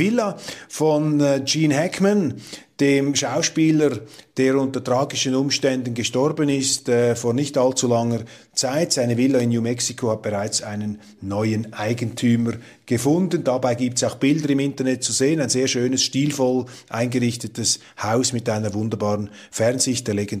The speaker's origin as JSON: {"language": "German", "country": "Switzerland", "said": "dann frage ich mich jetzt einfach als Schweizer um 25% Deutscher, wie hat man eigentlich die historischen Erfahrungen verarbeitet"}